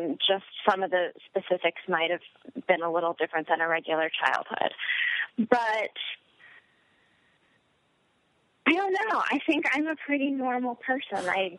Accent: Hollywood, California, United States; So it chronicles my life growing up in Hollywood

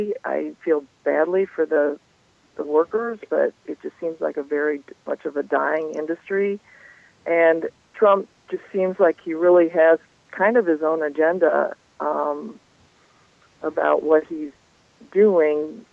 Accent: Hawaii, United States; born there; now in St. Louis, United States; I was born in Hawaii, and we talked about Hawaii.

